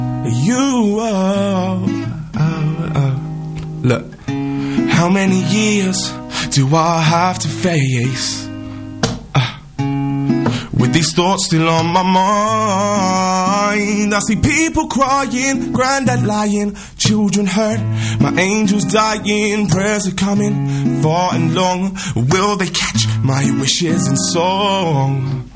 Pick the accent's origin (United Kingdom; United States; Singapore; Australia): United Kingdom; England; 25. I am English.